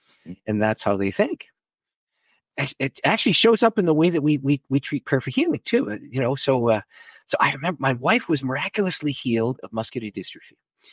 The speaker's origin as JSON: {"language": "English", "country": "Canada", "said": "I'm a Canadian, all right?"}